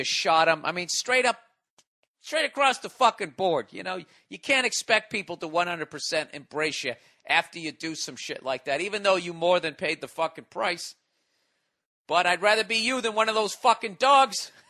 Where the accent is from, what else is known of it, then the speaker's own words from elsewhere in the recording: Miami, Florida, United States; Being a Dolphin fan born and raised in Miami, I'm sick and tired of these two faggot teams dominating the AFC East for the past decade.